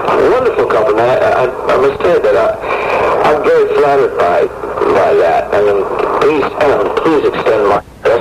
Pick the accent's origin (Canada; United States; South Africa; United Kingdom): United States; West Orange, New Jersey; I was brought up in New Jersey, about 40 minutes from Manhattan, in a small town called West Orange, with my mother and my grandparents